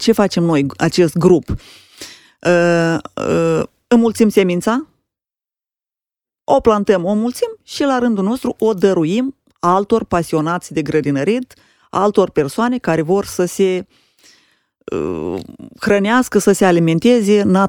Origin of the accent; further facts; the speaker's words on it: Romania; dar din România toți suntem din acest grup